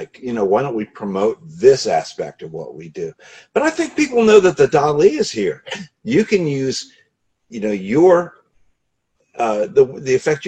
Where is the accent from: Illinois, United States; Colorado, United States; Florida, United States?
Florida, United States; St. Petersburg; Yeah, I'm from St. Petersburg, and this is like blowing air, but I'll say it anyway.